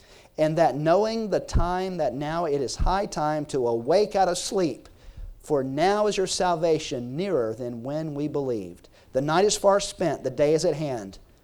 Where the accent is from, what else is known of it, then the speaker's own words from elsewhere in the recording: South Carolina, United States; And, you know, growing up in South Carolina, I have to admit, me personally